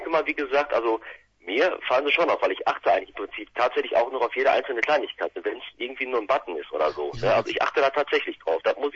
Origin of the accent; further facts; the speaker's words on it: Herne, North Rhine-Westphalia, Germany; wir kommen ja aus Herne, Nachbarstadt ist Bochum